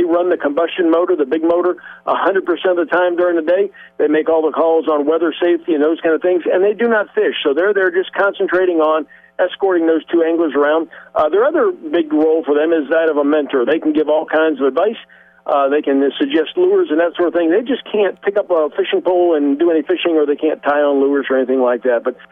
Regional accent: Ohio, United States; but I grew up in Northeast Ohio, and so Erie and St. Clair were always two spots to go catch them.

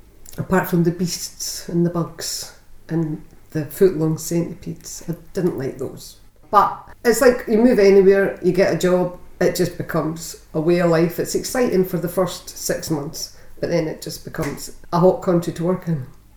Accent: Mayfield, Scotland, United Kingdom; also born or lived in Glasgow; I live in Mayfield?

